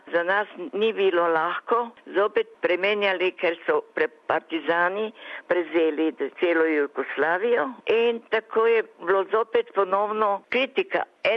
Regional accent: Maribor, Drava, Slovenia; also born or lived in Črešnjevec; now in Australia; Jaz sem doma iz Maribora. Tam sem živela, predno sem prišla v Avstralijo. Rojena sem pa na Črešnjevcu pri Slovenski Bistrici.

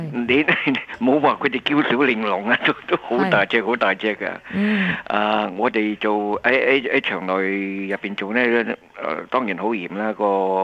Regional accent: Zhongshan, Guangdong, China; 因为我是中山的

